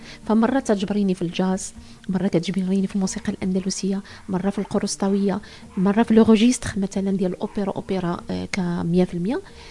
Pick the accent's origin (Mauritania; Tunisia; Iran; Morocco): Morocco